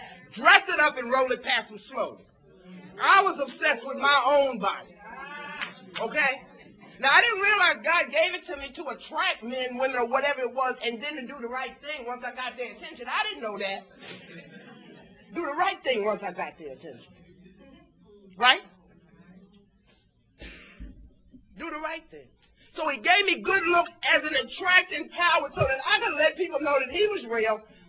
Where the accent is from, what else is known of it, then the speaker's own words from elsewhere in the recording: Somerset, New Jersey, United States; I'm from Somerset, New Jersey. I recover in the greater New Brunswick area.